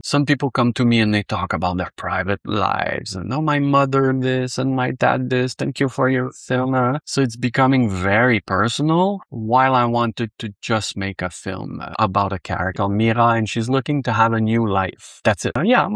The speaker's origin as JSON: {"language": "English", "region": "Quebec", "country": "Canada", "said": "It's because I come from Quebec is a place where everything is so well written all the time"}